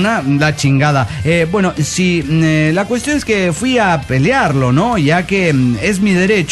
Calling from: Guadalajara, Jalisco, Mexico; de Guadalajara, Jalisco, México.

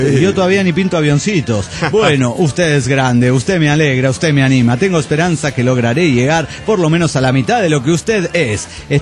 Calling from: Greensboro, North Carolina, United States; de Greensboro, North Carolina.

